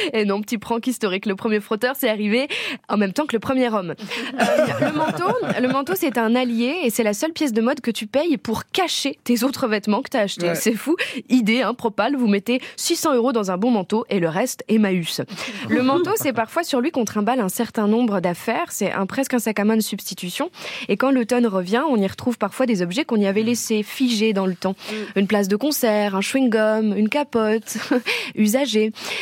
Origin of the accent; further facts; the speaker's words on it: Réunion, France; J'ai découvert ça, le concept des vêtements chauds, en arrivant en métropole, puisque j'ai grandi à La Réunion.